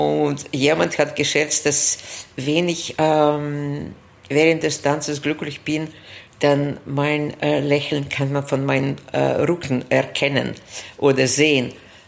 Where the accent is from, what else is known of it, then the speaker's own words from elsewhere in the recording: Saint Petersburg, Russia; German is a second language; moved away as an adult; now in Vienna, Austria; Nein, ich bin eine Russin, in St. Petersburg geboren. Lebe aber in Österreich, in Wien. In diesem Jahr werden schon 45 Jahre sein. Ja, seit 1979.